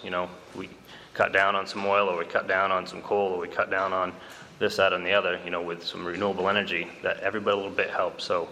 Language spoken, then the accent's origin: English; Bingham, Maine, United States; I grew up in Bingham. I've moved to Southern Maine now, but my folks still live here.